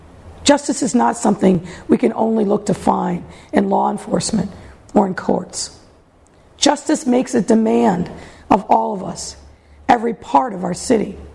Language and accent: English; Chicago, Illinois, United States; I am a Chicagoan, and so are you. And as a Chicagoan, I am a fighter.